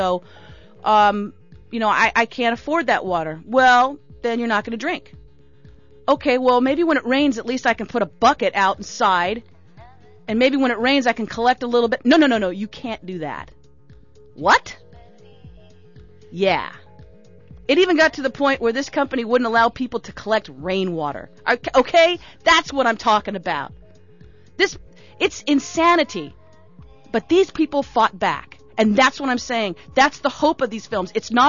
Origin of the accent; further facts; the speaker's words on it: Panorama City, California, United States; Hey, I grew up in Panorama City. That's cool.